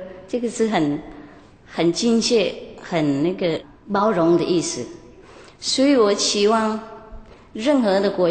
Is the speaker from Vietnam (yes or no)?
yes; Vietnam; Chinese is a second language